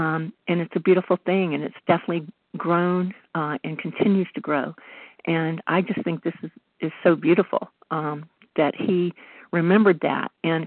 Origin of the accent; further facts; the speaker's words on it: the South, United States; I grew up in the South with a different kind of religion where I had people always trying to convert me, so I relate to the grandfather a lot.